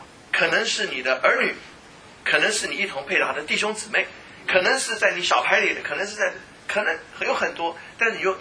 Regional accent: China; 那我们中国人就是说有边读边，无边读中间

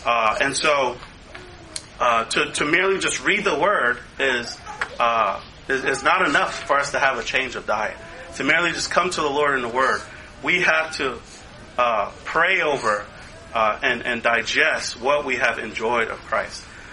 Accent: United States; You know, what I would eat is just American food. I grew up here in America.

